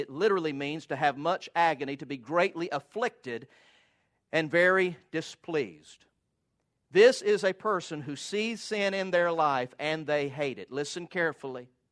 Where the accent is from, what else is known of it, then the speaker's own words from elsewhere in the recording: Valdosta, Georgia, United States; Many of you know that I grew up here in Valdosta, and I graduated from Lowndes High School and then was the last graduating class of Valdosta State College.